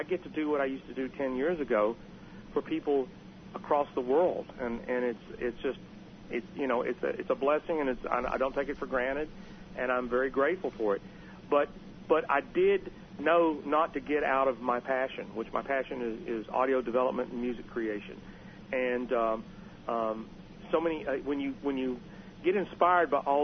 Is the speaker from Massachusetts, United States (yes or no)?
no; Bristol, Tennessee, United States; everybody in my hometown of Bristol, Tennessee said, oh, you can't make a living writing music.